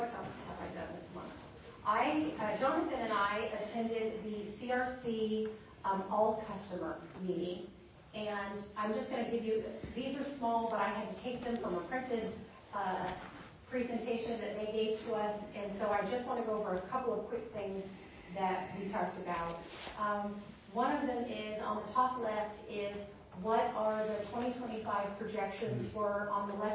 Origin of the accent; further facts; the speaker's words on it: Nevada, United States; well, I'm a redneck from Northern Nevada.